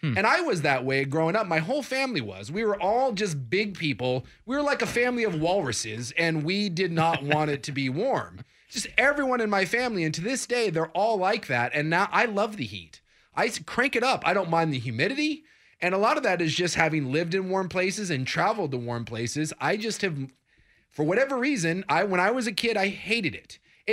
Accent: Alaska, United States; And I'm from Alaska, for heaven's sakes.

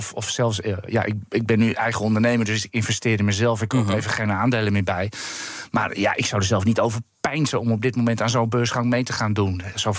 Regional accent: Netherlands; Maar ja, als Nederlander juicht mijn hart.

